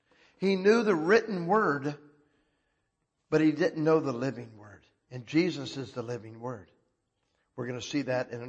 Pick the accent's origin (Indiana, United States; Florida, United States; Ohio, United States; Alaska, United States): Florida, United States; And I was in Tennessee, and I was from Florida, and I met Sue, who was from Michigan, out in Phoenix.